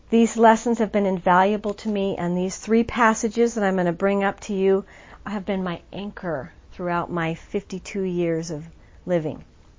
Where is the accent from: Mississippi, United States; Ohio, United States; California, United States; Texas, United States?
California, United States; born there; I was born on May 14th in 1964 in California.